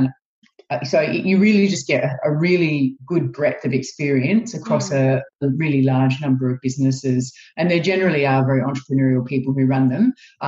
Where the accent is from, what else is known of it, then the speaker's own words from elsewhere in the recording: Mount Gambier, South Australia, Australia; also born or lived in Victoria; I'm from Mount Gambier originally, and I grew up in country South Australia, and then I went to university back in Victoria